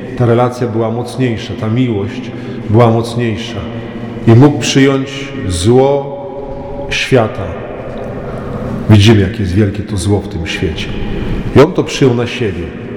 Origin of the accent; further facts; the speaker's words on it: Kozienice, Masovian Voivodeship, Poland; Ja wychowałem się niedaleko tu od Puław w Kozienicach. Też tu mam rodzinę